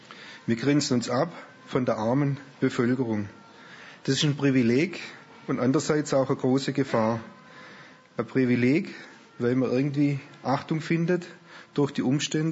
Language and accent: German; Baden-Württemberg, Germany; accent: Swabian; Habt sicher schon mitgekriegt, zu welchem Dialekt ich gehöre, wo ich geboren bin. Großbodwa, Hof und Lembach. Ich spreche Schwäbisch.